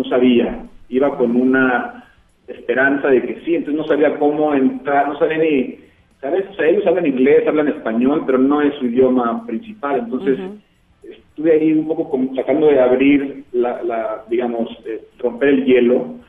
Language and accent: Spanish; San Miguel de Allende, Guanajuato, Mexico; Yo crecí en San Miguel de Allende